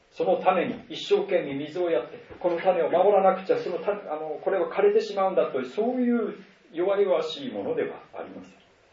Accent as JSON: {"language": "Japanese", "region": "Iwate", "country": "Japan", "said": "私岩手出身でありますけれども、"}